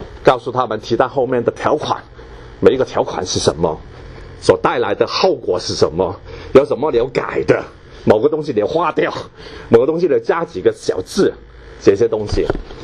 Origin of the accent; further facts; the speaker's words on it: Hong Kong; 我从香港出生，香港长大，小学、中学、大学。在香港完成